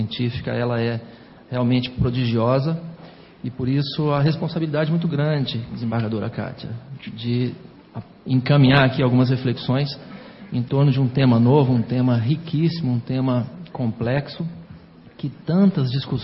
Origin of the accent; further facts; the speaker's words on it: Goiás, Brazil; born there; Eu sou goiano de nascimento, faço questão de dizer isso sempre com muito orgulho